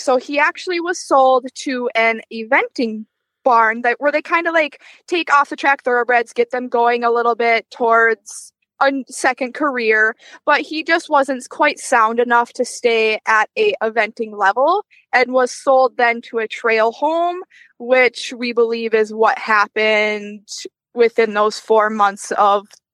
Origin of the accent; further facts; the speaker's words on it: Wisconsin, United States; Yeah, my little bit of my accent is coming out.